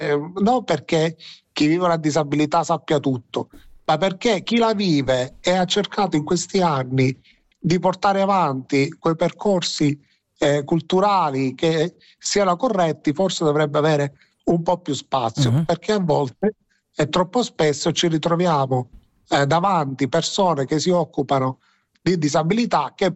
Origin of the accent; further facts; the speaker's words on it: Palermo, Sicily, Italy; Sì, io sono palermitano